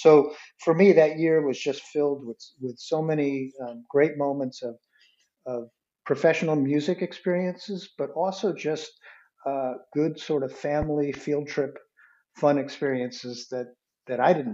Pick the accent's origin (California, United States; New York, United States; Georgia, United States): New York, United States; I grew up in New York, in suburb of New York City, and to play Madison Square Garden